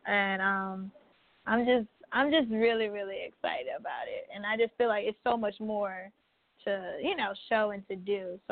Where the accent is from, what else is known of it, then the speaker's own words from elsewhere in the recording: Birmingham, Alabama, United States; now in New York City, United States; I'm from Birmingham, Alabama. I moved up to New York City 4 years ago.